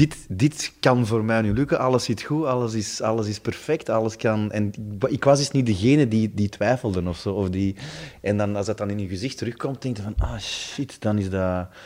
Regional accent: Stabroek, Flanders, Belgium; Ja, als kind gewoon zo. Er was bij ons in Staalbroek hadden ze een groot warenhuis.

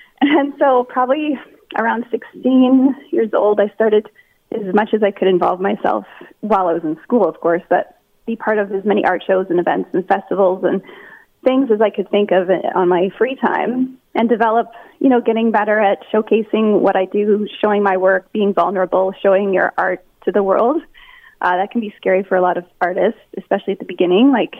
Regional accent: Edmonton, Alberta, Canada; I'm born and raised in Edmonton and been here ever since.

